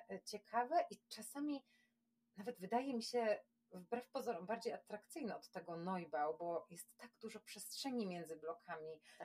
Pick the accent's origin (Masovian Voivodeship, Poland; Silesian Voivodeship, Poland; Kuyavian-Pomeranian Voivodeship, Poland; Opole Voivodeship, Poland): Kuyavian-Pomeranian Voivodeship, Poland; Bydgoszcz; w sumie jestem z Bydgoszczy i w Bydgoszczy też są takie blokowiska.